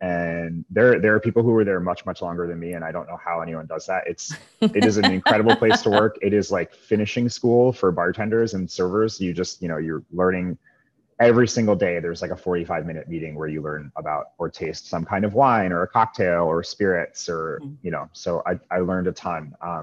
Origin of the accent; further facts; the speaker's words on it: New York City, New York, United States; now in Boston, United States; And I grew up in New York City doing catering. So I just started doing catering in Boston.